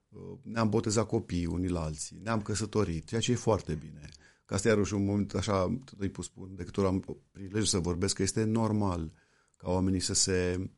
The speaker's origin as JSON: {"language": "Romanian", "country": "Romania", "tie": "born or raised there", "said": "E o întâmplare, m-am născut în România, iubesc țara asta, de asta nici n-am plecat, dar nu mă consider superior cuiva că sunt român."}